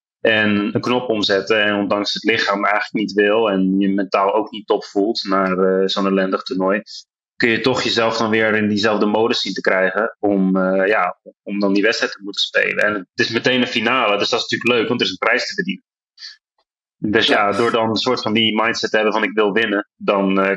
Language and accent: Dutch; Netherlands; also born or lived in England; Ik ben in Engeland geboren ook, in Nederland opgevoed.